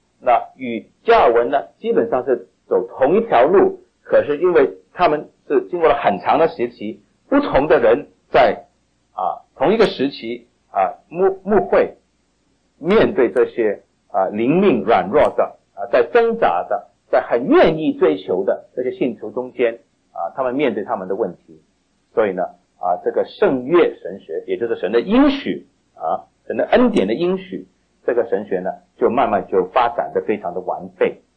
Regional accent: China; 那我们中国人很多男性都尤其是信主之前都这样说的

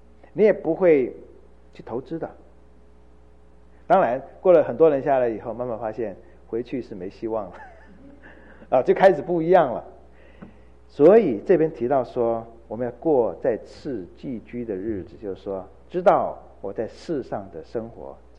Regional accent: Fujian, China; now in Taiwan; 我父母是50年前来的，先来后到，我们都是福建人，讲一样的家乡话

